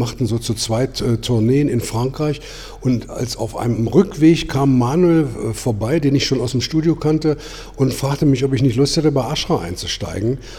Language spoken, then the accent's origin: German; Lower Saxony, Germany; Ich komme aus der Gegend von Hannover-Hildesheim.